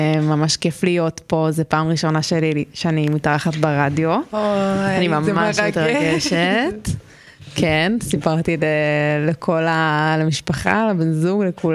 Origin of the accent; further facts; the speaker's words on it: Pardes Hanna, Haifa District, Israel; now in Tel Aviv, Israel; אני בת 28, וגדלתי בפרדס חנה, אבל היום אני גרה בתל אביב.